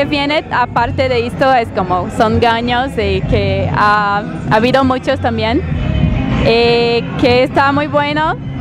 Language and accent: Spanish; Recife, Pernambuco, Brazil; Spanish is a second language; soy del nordeste de Brasil, una ciudad que se llama Recife.